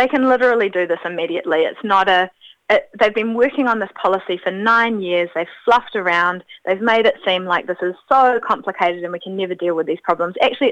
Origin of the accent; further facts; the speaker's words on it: Auckland, New Zealand; very long overdue in my hometown of Auckland.